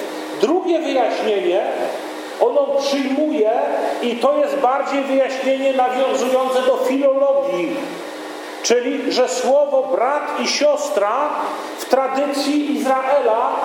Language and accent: Polish; Leszno, Greater Poland Voivodeship, Poland; U mnie się nie mówiło w ten sposób. U nas w Wielkopolsce generalnie się mówi kuzyn, kuzynka, bez rozróżniania. Czy to jest ze strony mamy, czy to jest ze strony taty. Przynajmniej w Lysznie.